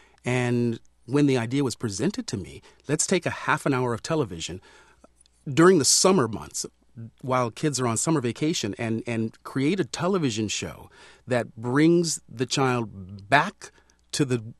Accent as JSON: {"language": "English", "town": "Sacramento", "region": "California", "country": "United States", "tie": "born or raised there", "said": "As a kid growing up in Sacramento, Gene Roddenberry's show, Star Trek, said, \"When the future comes, there's a place for you, kid.\""}